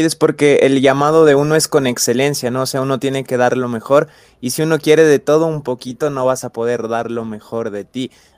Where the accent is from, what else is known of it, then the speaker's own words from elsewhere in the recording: Ecuador; esta semana crucial que tenemos los ecuatorianos